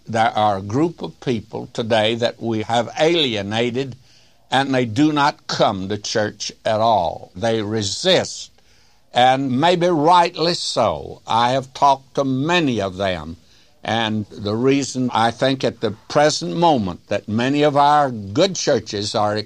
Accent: the South, United States; I was raised in the South.

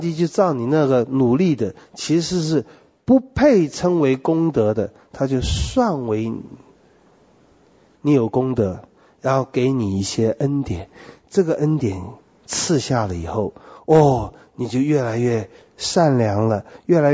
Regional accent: China; 这个话呢也可以用在我们中国人另外一句话，天下无难事，只怕有心人。

